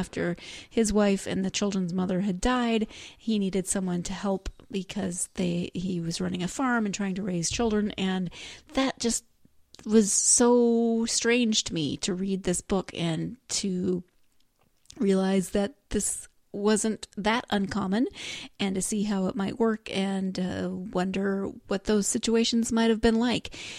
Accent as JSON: {"language": "English", "region": "Montana", "country": "United States", "tie": "born or raised there", "said": "because growing up in Montana, I was more familiar with the perspective of the children who were growing up on the prairie"}